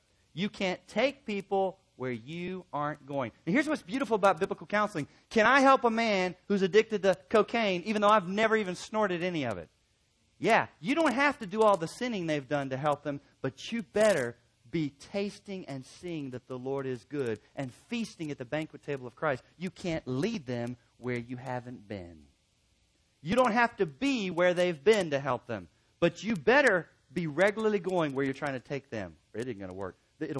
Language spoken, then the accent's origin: English; Chattanooga, Tennessee, United States; I grew up going to Daytona Beach. I grew up in Chattanooga, Tennessee, so Daytona Beach was it.